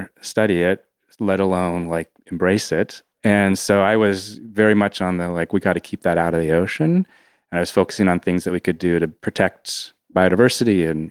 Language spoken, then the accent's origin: English; Oregon, United States; I grew up in Oregon. I would go to the coast with my family. The coast is beautiful there.